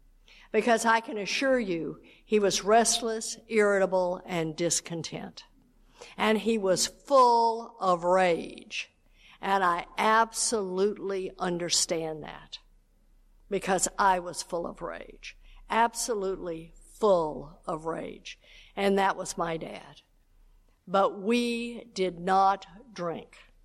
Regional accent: Texas, United States; in Texas we call it puffing up, because I was born and raised in Texas, where you just kind of puff up.

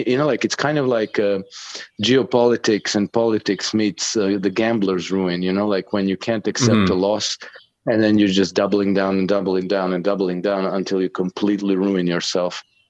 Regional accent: Croatia; now in -; I'm from Croatia, which was part of former Yugoslavia, and we had a war in the early 1990s, and I served as a soldier in that war.

